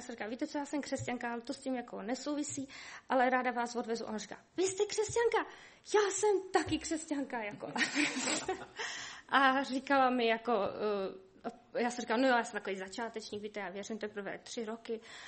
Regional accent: Prague, Czechia; já to neznám v té Boleslavi, já jsem z Prahy

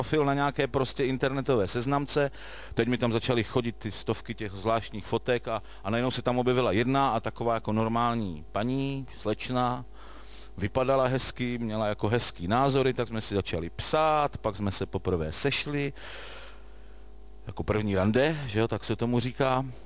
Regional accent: Olomouc, Olomouc Region, Czechia; born there; narodil jsem se v minulém století, v Olomouci, jak jste jistě slyšeli, a podotýkám sice do nevěřící, ale do nádherné, šťastné rodiny

